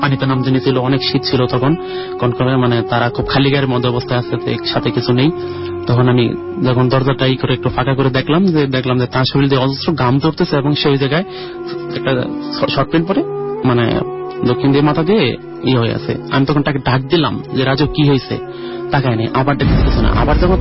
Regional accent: Mymensingh Division, Bangladesh; now in Dhaka, Bangladesh; আমি এসেছি ঢাকার বক্সিবাজার থেকে, আমার গ্রামের বাড়ি হলো ময়মনসিংহ জেলা মুক্ত ঘটনা চেচুয়াবাজার বলবাড়ি গ্রামে।

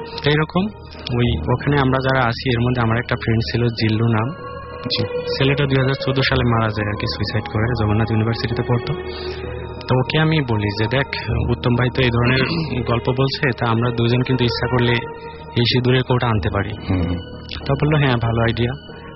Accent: Rajbari, Dhaka Division, Bangladesh; রাজবাড়ি থেকে এসেছি।

